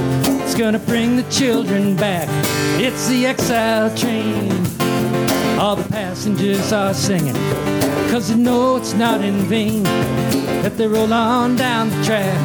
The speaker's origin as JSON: {"language": "English", "town": "Minneapolis", "region": "Minnesota", "country": "United States", "said": "Okay, we're both from Minneapolis, same church."}